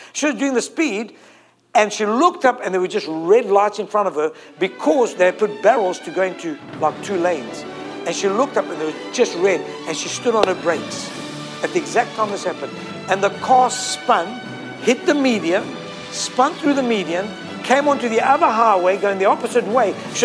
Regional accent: South Africa; I'm from Africa. I can get away with it, okay? I'm South African. We do those things in South Africa.

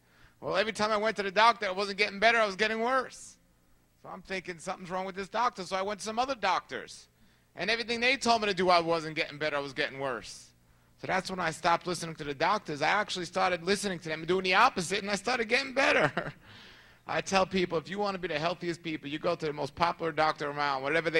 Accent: New York, United States; Now, let me clarify, since I am from New York, I didn't eliminate my doctor.

